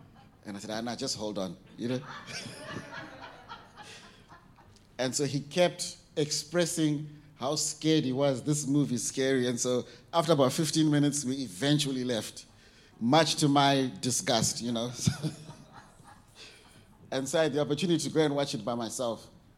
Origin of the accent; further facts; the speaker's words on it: Zimbabwe; I had learned, growing up in Zimbabwe, we used a fork and a knife.